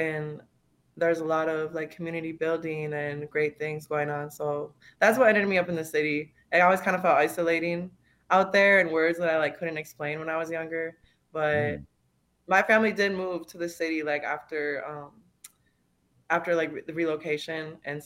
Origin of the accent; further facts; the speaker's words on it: St. Michael, Minnesota, United States; now in Minneapolis, United States; So I'm from St. Michael, Minnesota. And then I grew up there. That's where most of my mom's side is from. And I moved to Minneapolis after high school.